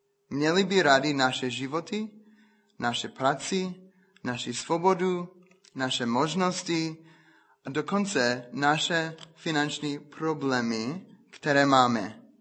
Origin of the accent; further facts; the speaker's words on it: United States; Czech is a second language; protože víte, že jsem Američan